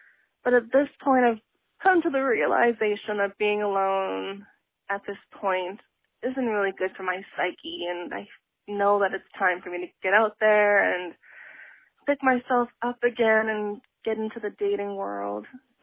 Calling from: Vancouver, British Columbia, Canada; I'm calling from Vancouver, Canada.

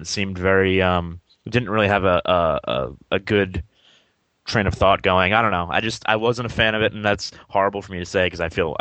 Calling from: Westford, Massachusetts, United States; from Westford, Massachusetts.

